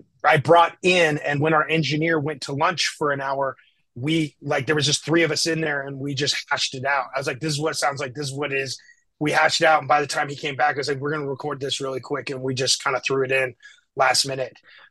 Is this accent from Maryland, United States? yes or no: no; Park City, Utah, United States; talking about how I grew up and growing up in Park City, Utah, and, you know, the music scene that was in Salt Lake City